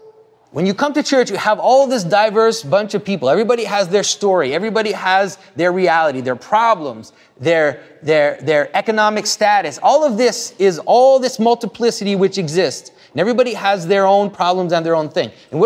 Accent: Quebec, Canada; I'm from Quebec, a town 100 years ago in Quebec, where I'm from, which used to be the most Catholic place in the world, by the way, and not anymore.

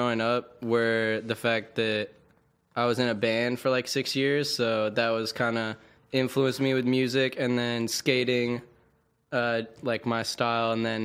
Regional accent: Appleton, Wisconsin, United States; also born or lived in Boulder, United States; Yeah, born and raised Appleton, Wisconsin. And then I went to Colorado Boulder for a year and moved out here.

